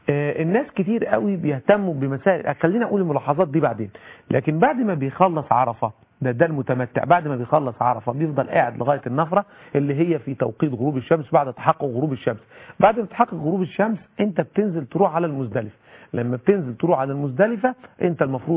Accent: Egypt; وإحنا عندنا في مصر عندنا عادات غريبة جدا جدا

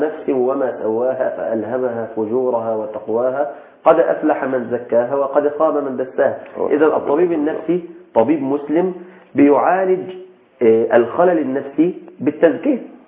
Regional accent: Egypt

